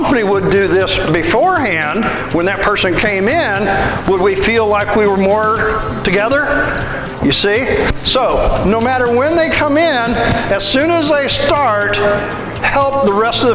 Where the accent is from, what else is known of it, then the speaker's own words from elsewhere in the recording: Midwest, United States; now in Florida, United States; I have some of those things that I learned because I'm from the Midwest. I don't know if it works down here. I say down here because I'm having trouble getting yet acclimated to Florida.